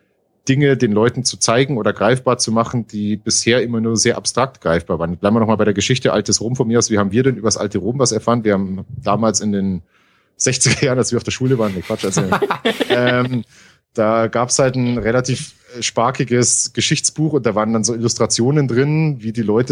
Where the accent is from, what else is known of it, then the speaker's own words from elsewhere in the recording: Ingolstadt, Bavaria, Germany; also ich komme aus Ingolstadt